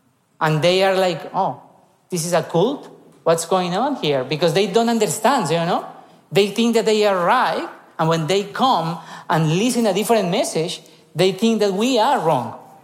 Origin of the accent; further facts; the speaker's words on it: Bogotá, Bogotá Capital District, Colombia; English is a second language; We are from Bogota, so we were born there.